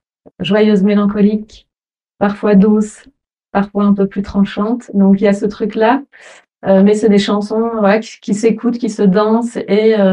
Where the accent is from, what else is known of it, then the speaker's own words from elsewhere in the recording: Wallonia, Belgium; Bah moi j'étais des Ardennes belges, donc c'est la campagne, c'est là où je suis, à Limoutier, c'est très proche honnêtement. Rivière, pluie, forêt.